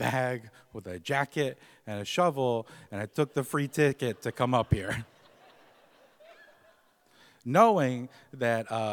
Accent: United States; now in Alaska, United States; I'm not born and bred in Alaska. I actually immigrated here in 2005 from America.

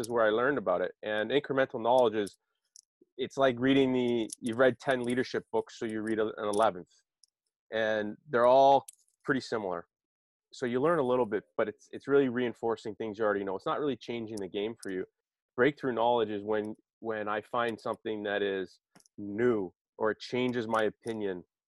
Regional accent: Toronto, Ontario, Canada; now in Boston, United States; I'm from Toronto living in Boston

